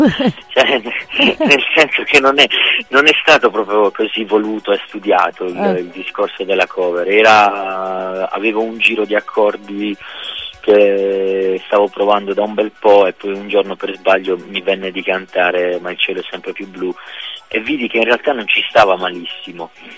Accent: Monopoli, Apulia, Italy; Monopoli.

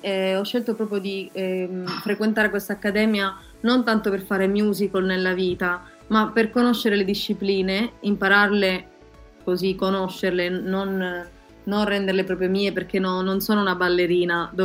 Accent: Sicily, Italy; now in Turin, Italy; sono siciliana, che non vivo in Sicilia, anche il video si può vedere ufficiale, fa vedere palesemente che sono a Torino, esprime questa malinconia un po' amara del fatto che io vivo qui, mi manca la Sicilia

